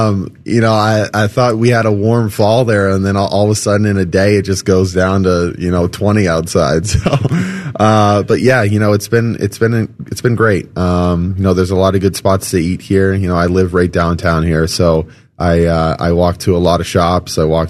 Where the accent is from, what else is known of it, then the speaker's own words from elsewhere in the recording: Massachusetts, United States; also born or lived in Colorado; Yeah, I grew up in Massachusetts as well, and it snowed all the time there.